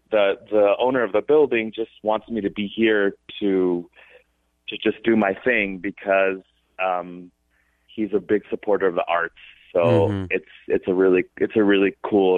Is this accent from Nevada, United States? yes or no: yes; Las Vegas, Nevada, United States; Yes, I was born and raised here in Vegas.